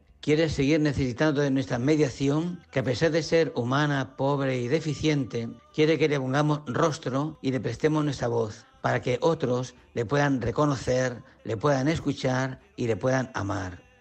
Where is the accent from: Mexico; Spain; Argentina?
Spain; Alcubillas, Castilla-La Mancha; Soy natural de Alcubillas.